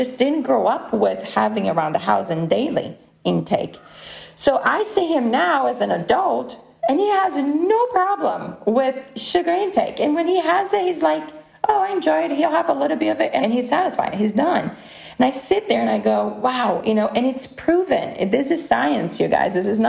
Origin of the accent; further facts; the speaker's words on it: Brazil; now in United States; I'm from Brazil. We're a mixed family.